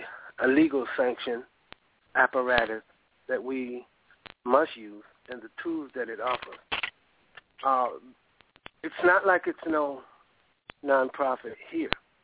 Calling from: Arad, Southern District, Israel; I'm calling from Arad, Israel

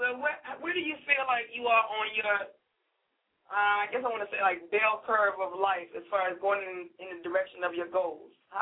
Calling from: Atlanta, Georgia, United States; I'm calling from Atlanta, Georgia.

